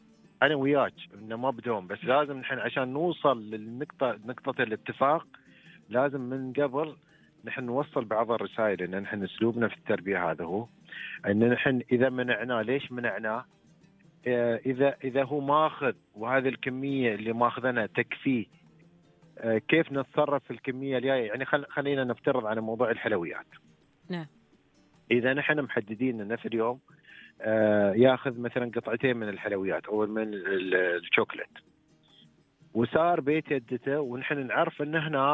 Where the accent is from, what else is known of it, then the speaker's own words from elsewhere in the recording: United Arab Emirates; نحن كمجتمع إماراتي مجتمع مترابط